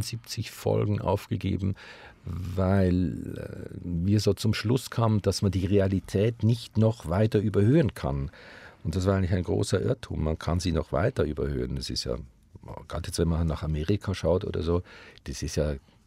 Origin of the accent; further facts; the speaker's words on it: Switzerland; dass wo immer wir hinkamen in Deutschland und sagten, hallo, wir kommen aus der Schweiz, gingen alle Türen auf.